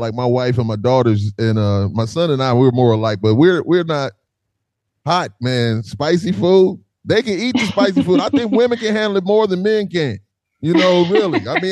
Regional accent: the South, United States; I'm from the South.

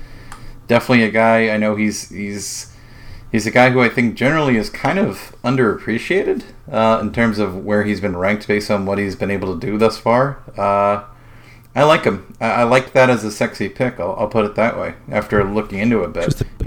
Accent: New Jersey, United States; I grew up in New Jersey.

